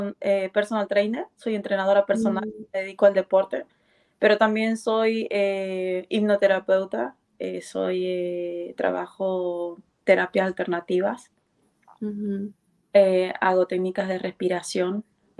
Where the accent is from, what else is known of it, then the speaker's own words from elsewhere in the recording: Argentina; moved away as an adult; now in Netherlands; tengo 32 años, soy de Argentina, soy mamá soltera también, tengo una niña de, una adolescente de 13 años. Y bueno, estoy viviendo aquí en Holanda ya hace 4 años, 4 años y pasados.